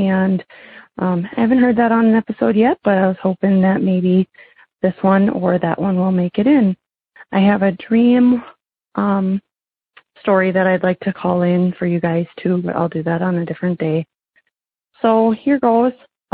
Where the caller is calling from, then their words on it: Minnesota, United States; I'm from Minnesota.